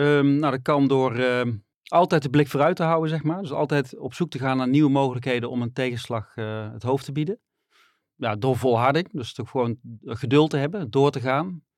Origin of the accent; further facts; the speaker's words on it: Best, North Brabant, Netherlands; Ik kom uit Best.